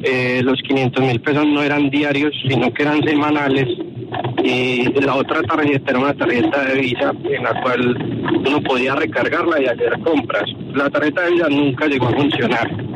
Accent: Antioquia, Colombia; la mayoría de los comerciantes de acá somos de Antioquia.

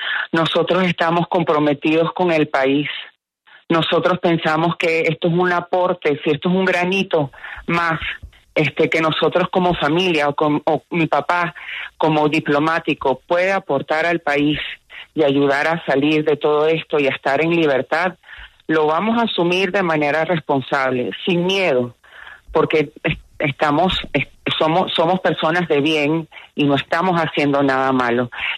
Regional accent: Venezuela; para sentirnos todos incluidos, porque todos somos venezolanos.

